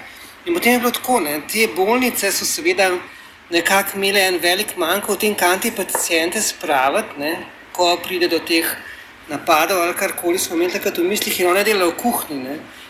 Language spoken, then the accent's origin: Slovenian; Ljubljana, Central Slovenia, Slovenia; Jaz sem iz Ljubljane.